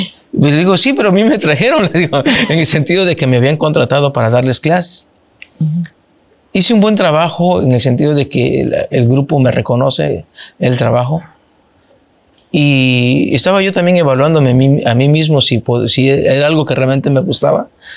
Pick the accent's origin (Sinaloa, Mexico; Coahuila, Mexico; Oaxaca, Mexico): Oaxaca, Mexico; born there; yo soy originario del estado de Oaxaca. Ahí nací. Mi padre es originario del estado de Tabasco. Por cuestiones de su trabajo, llega a Oaxaca. Conoce a mi mamá, se casa.